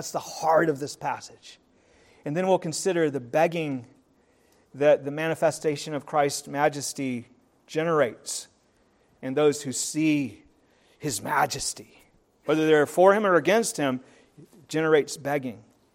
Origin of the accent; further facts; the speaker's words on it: Timberlea, Nova Scotia, Canada; Like if I'm talking to someone out in British Columbia, I'll tell them I'm from Halifax. But if I'm talking to someone around here, I'll tell them I'm from Timberley.